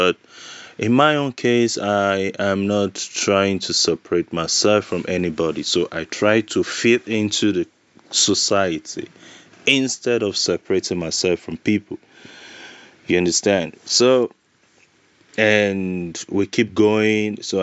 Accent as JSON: {"language": "English", "country": "Nigeria", "said": "I'm a musician. I'm from Nigeria."}